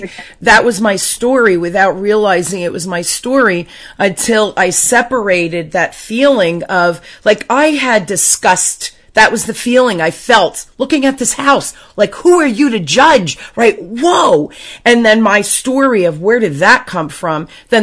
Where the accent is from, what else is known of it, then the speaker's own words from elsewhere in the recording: Newark, New Jersey, United States; I grew up in Newark, which is not a nice neighborhood in New Jersey, and it was during the riots